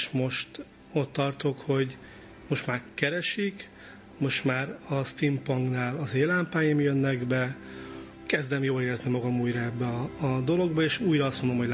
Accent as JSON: {"language": "Hungarian", "region": "Budapest", "country": "Hungary", "tie": "born or raised there", "said": "Egy kertvárosias részen nőttem föl Budapestnek, ahol rengeteg elhagyatott autó volt, a sarkokon terautók, romok"}